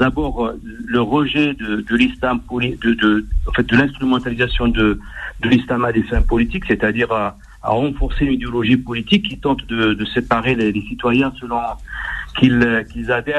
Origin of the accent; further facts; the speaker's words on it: France; en tant que Français, en tant que musulman